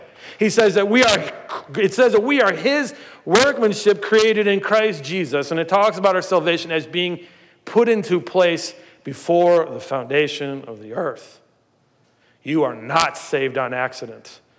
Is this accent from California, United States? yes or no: no; Ohio, United States; Growing up in Ohio, I had a neighbor, a sweet elderly man who was a widower.